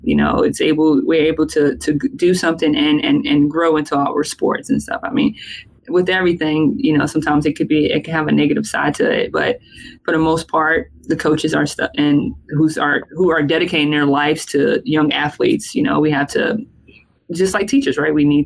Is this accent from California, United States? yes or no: no; North Carolina, United States; I was raised in Bertie County. It's not much to do there.